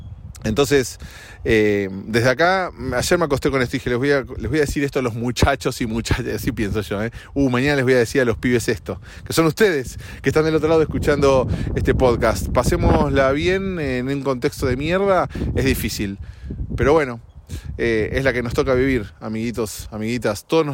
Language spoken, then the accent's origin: Spanish; Argentina; now in United States; Pongo Argentina porque la vivo de cerca, porque tengo familia y es mi país de origen.